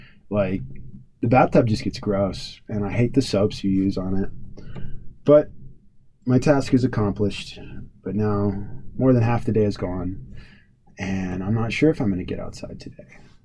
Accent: the South, United States; Like I grew up in the South, as I've told you all before.

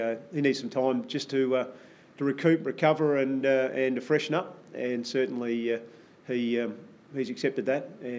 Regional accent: Gold Coast, Queensland, Australia; I know Nick very well from growing up on the Gold Coast and my time spent there

